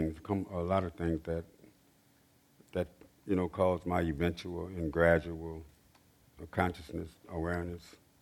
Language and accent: English; the South, United States; being a post, you know, World War II baby growing up in the South, Jim Crow was really everywhere.